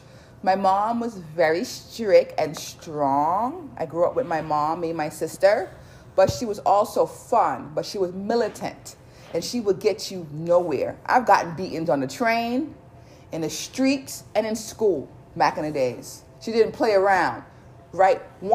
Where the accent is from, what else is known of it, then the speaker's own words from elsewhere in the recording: Harlem, New York, United States; Because I grew up in Harlem. Harlem is the black mecca, but it also changed into an area with infestation of drugs